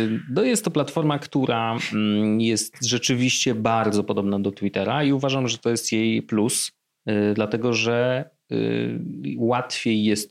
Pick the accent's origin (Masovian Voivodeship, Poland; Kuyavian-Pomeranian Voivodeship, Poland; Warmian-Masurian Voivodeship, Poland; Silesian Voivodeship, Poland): Masovian Voivodeship, Poland; Warsaw; jesteśmy z Warszawy.